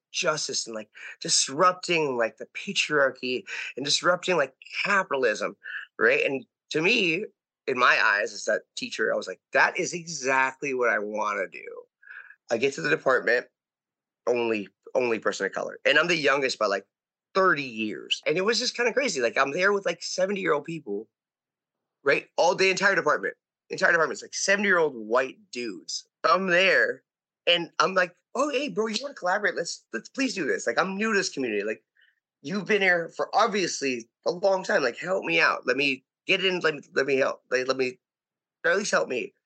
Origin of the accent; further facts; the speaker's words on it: Philippines; Like, I'm Filipino, young, you know what I'm saying?